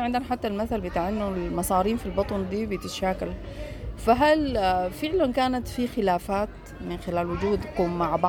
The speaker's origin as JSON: {"language": "Arabic", "country": "Sudan", "said": "احنا كسودانيين في اوقات كثيرة"}